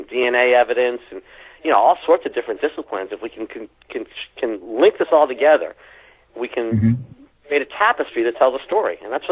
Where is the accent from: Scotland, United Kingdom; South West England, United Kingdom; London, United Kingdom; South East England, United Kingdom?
Scotland, United Kingdom; Roslin; So we have all this interesting history here in my hometown relating back to the Sinclairs and the Knights Templar and their possible treasure.